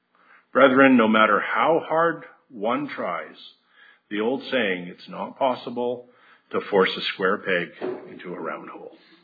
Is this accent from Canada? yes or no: yes; Canada; in my opinion, as a Canadian, it's almost an expected tradition for us.